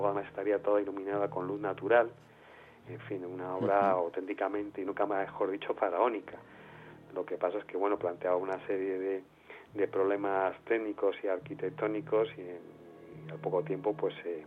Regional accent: Madrid, Community of Madrid, Spain; Para los que somos de Madrid y, bueno, los que vivimos en la capital

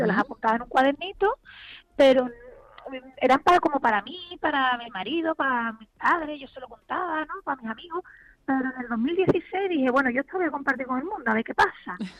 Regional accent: Galicia, Spain; accent: Galician; Sí, yo soy de Galicia del Norte total

